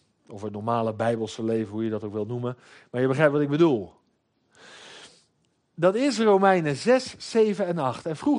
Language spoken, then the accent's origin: Dutch; Scheveningen, South Holland, Netherlands; Nou, en ik ben geboren en getogen in Schavenzande.